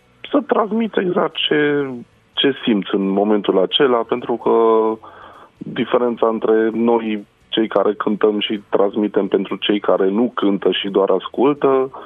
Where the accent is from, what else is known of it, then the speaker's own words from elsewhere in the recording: Mediaș, Sibiu County, Romania; Da, dacă te gândești, eu sunt din Mediaș